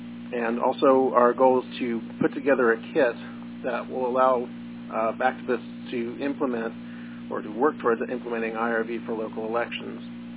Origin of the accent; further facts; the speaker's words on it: California, United States; from Santa Clara County.